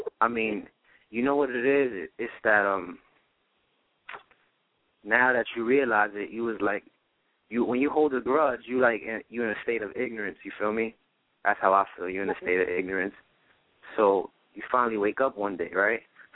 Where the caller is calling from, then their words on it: Brooklyn, New York, United States; I'm from Brooklyn.